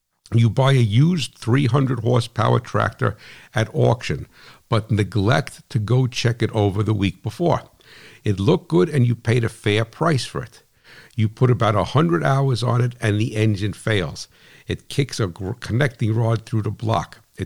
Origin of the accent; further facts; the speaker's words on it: New Jersey, United States; And that's rough for me because I'm from New Jersey, right? So I got to talk with my hands.